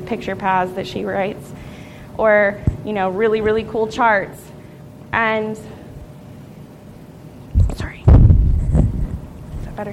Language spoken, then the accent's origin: English; Texas, United States; So, as a Texan, what is your perception of quality ice cream?